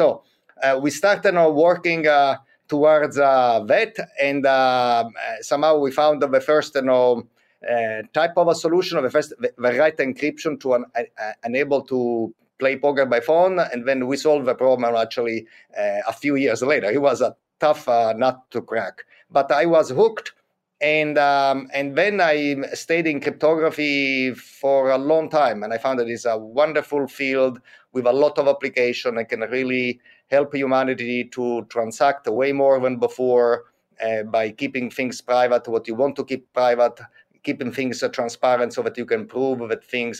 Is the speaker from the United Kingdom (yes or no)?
no; Sicily, Italy; moved away as an adult; also born or lived in Rome; now in United States; So I was born actually in Sicily, spent 12 years, the first 12 years of my life there. Then the whole family moved to Rome, another 12 years there.